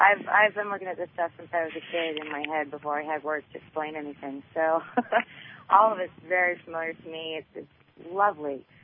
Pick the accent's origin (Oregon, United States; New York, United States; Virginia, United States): Virginia, United States; Virginia Beach; from Virginia Beach.